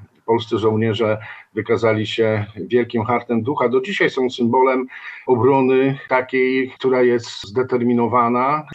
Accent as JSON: {"language": "Polish", "town": "Gdańsk", "region": "Pomeranian Voivodeship", "country": "Poland", "said": "bo jak wiecie Państwo, pochodzę z Gdańska"}